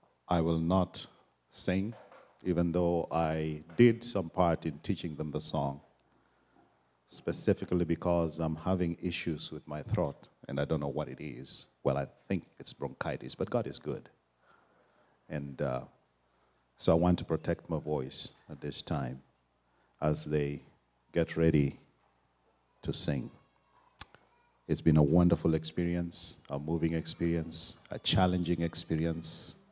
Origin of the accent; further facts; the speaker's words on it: Kenya; now in United States; I'm a Kenyan, and I'm a Christian.